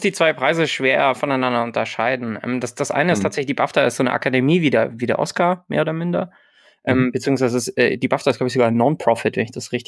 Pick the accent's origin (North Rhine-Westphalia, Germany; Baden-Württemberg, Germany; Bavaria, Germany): Bavaria, Germany; Munich; Ich als Münchner war da natürlich, mein Grinsen hätte breiter nicht sein können.